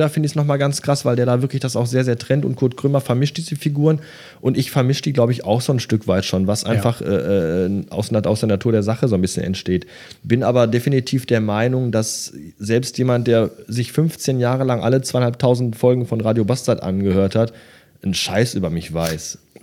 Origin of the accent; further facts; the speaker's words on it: Bottrop, North Rhine-Westphalia, Germany; Schulweg in Bottrop, sind wir durch meine Heimatstadt gelaufen.